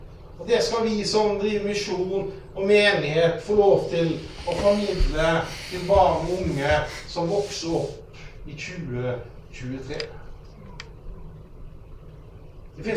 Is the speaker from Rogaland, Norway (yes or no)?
yes; Haugesund, Rogaland, Norway; jeg vokste opp i Haugesund. Jeg liker ikke å si 70-80-tallet. Så jeg pleier å si at jeg vokste opp i Haugesund på 80-tallet.